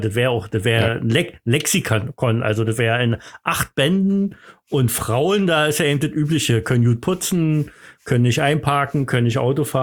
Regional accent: East Germany, Germany; ich komme aus dem Osten

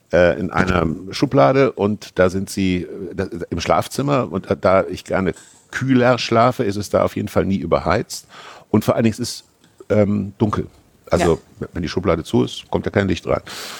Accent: Kassel, Hesse, Germany; ich bin nah am Wald groß geworden. Also Kassel liegt so umgeben von Wald und ich bin sehr nah am Wald groß geworden.

